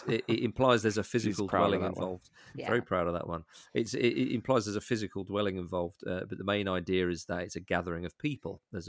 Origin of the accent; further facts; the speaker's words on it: Edinburgh, Scotland, United Kingdom; growing up in Edinburgh, that my family were all English.